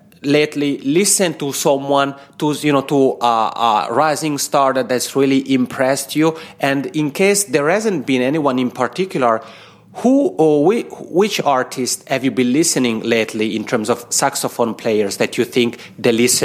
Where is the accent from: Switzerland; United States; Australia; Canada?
Switzerland; St. Moritz in Switzerland, my home country.